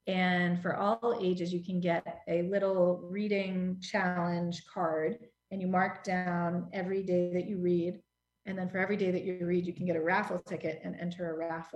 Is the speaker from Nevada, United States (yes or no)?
no; Hudson, New York, United States